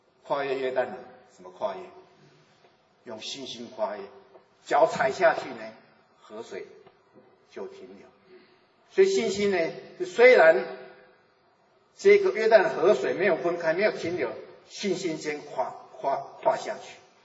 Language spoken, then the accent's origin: Chinese; Taiwan; 我从台湾来的，我曾经爬过台湾最高的山玉山